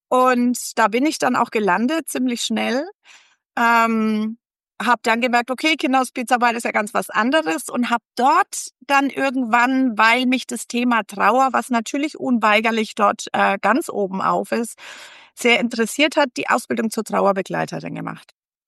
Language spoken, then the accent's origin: German; Bavaria, Germany; moved away as an adult; now in Olpe, Germany; Ich bin eigentlich Fränkin, bin über die Schwäbische Alb ins Sauerland gezogen mit meinem zweiten Mann dann und bin hier in Olpe gelandet